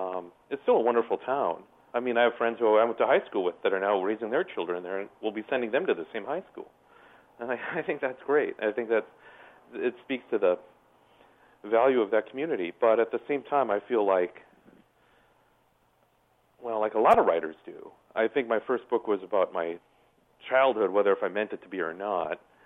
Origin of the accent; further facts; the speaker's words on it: Minnesota, United States; I was mostly thinking of the kinds of people I grew up with in Minnesota and knew in the Midwest, knew in North Dakota and Wisconsin, Iowa and Illinois, other places I've spent a lot of time.